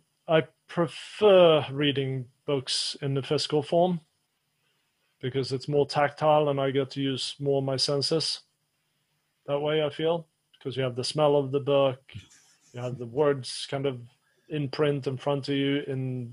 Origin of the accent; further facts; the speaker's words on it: Sweden; when I was growing up in Sweden, you know, it's a pretty stoic culture as it is.